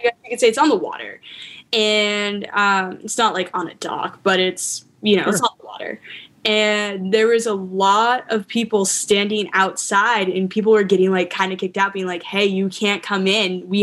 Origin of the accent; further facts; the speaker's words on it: Maine, United States; moved away as an adult; now in Seattle, United States; yeah, I moved here when I was 18. I'm 21 now. The pandemic makes it feel like it was forever.